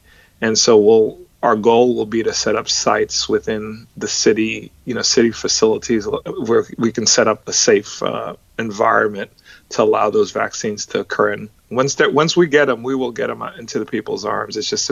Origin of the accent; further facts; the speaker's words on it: New York, United States; now in Texas, United States; So, you know, I'm from New York, and I had visited my mother who still lives in New York